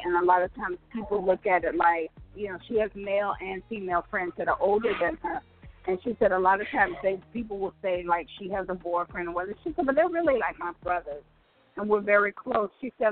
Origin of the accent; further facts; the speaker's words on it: Detroit, Michigan, United States; You from? I'm from Detroit.